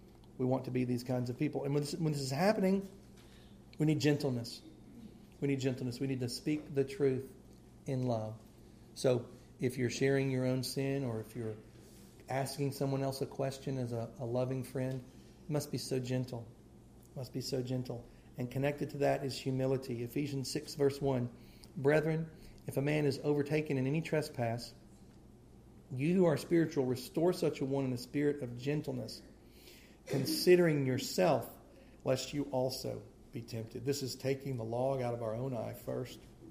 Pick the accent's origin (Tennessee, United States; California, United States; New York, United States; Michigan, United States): Tennessee, United States; I want to make sure. I'm from Tennessee, you know.